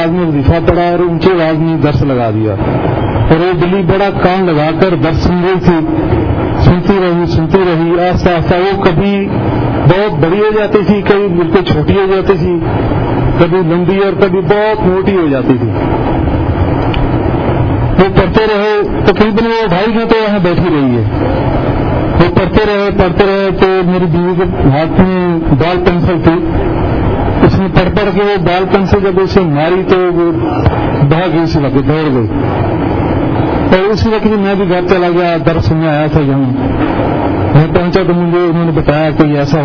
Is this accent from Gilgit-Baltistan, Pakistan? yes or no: no; Sheikhupura, Punjab, Pakistan; مجھے میں شیخپورہ کا رہنے والا ہوں